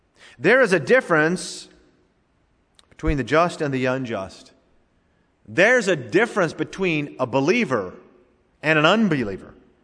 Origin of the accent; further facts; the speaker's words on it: United States; I'm an American.